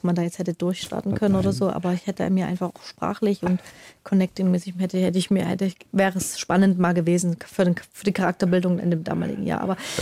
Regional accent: Dresden, Saxony, Germany; now in Munich, Germany; ich bin aus Dresden, ja, und will jetzt hier in München den Kita-Platz

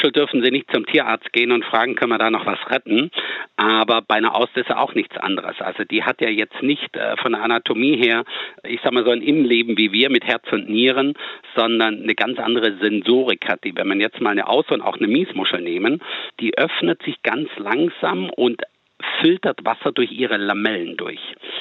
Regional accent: Baden-Württemberg, Germany; now in Sylt, Germany; Und ich komme aus dem Schwabenland ursprünglich.

